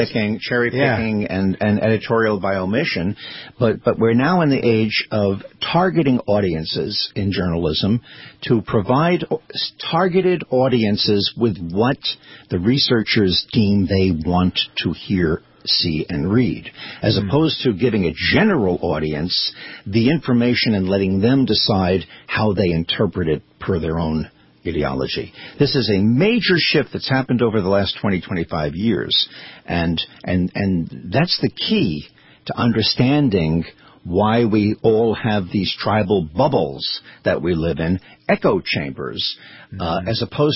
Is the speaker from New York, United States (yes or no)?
yes; Brooklyn, New York, United States; Well, I'm from Brooklyn.